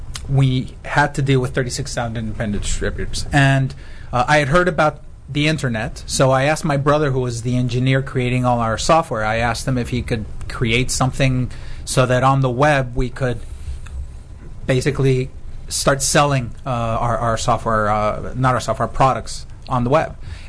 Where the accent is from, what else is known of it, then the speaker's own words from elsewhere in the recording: San Diego, California, United States; also born or lived in Mexico; my parents, originally from Mexico. I was born in Mexico and grew up in San Diego.